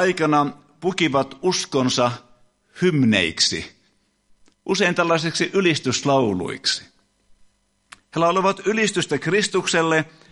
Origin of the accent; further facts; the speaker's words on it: Kalajoki, North Ostrobothnia, Finland; Olen lähtöisin Kalajoelta, Kalajoen Rautiosta, jossa meillä on vapaa-ajan asunto edelleenkin, ja sieltä tosiaan tulin tänne. Minun vanhempani olivat luterilaisia kristittyjä, äidin puolelta heränneitä ja isän puolelta lestadiolaisia.